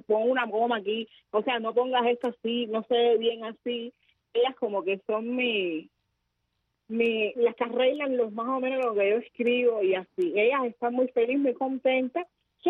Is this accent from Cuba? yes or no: yes; Cuba; yo soy una cubana más de a pie